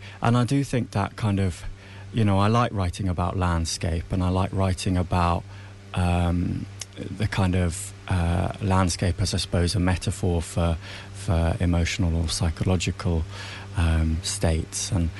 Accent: South East England, United Kingdom; Yeah, and I only moved here a couple of years ago, actually, and I grew up in Sussex.

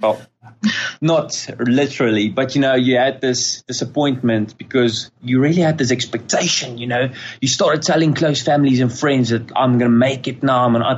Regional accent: Centurion, Gauteng, South Africa; I'm 31 years old. I'm actually from Centurion, Gauteng, and I'm an entrepreneur.

